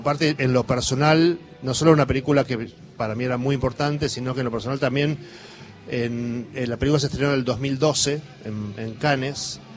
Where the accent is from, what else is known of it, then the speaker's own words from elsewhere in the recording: Tucumán, Argentina; nací en Buenos Aires, pero tuve un mes, mi mamá me vino a parir acá porque tenía un tío que era obstetra y me vino a parir acá, pero en realidad toda mi familia es tucumana, yo crecí en Tucumán. En el medio de eso nos exiliamos y volvimos y crecí en Tucumán.